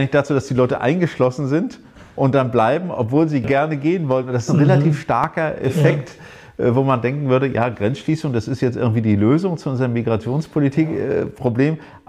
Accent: Rostock, Mecklenburg-Vorpommern, Germany; wir hatten ja eine kleine Kirche zwischen dem Neubaugebiet Lüttenklein und Evershagen, wo ich aufgewachsen bin.

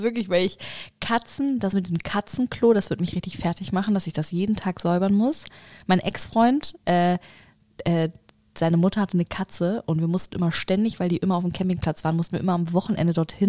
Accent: Spain; Hart auf hart würde ich natürlich als Spanierin Strandurlaub sagen.

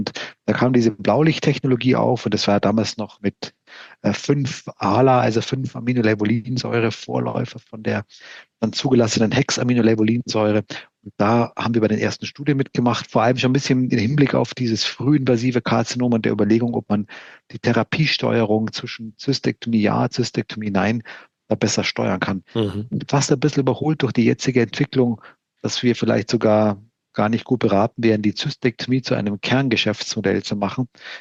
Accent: Hamburg, Germany; das verstehst du als geneigter SPD-Wähler, wie ich als Hamburger dich hier einsortieren würde

